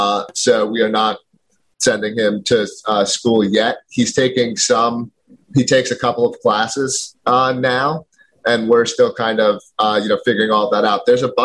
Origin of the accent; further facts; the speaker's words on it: Philadelphia, Pennsylvania, United States; I'm from Philadelphia originally.